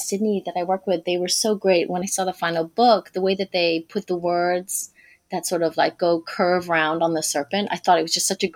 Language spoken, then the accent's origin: English; Kenya; also born or lived in Niger; that's very much influenced from growing up in Kenya, also Niger.